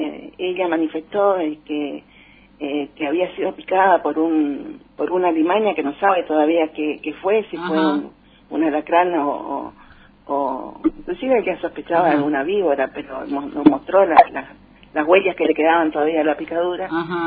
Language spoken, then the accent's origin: Spanish; Argentina; Tenemos un retroceso terrible en todos los derechos que como argentinos y argentinas habíamos recuperado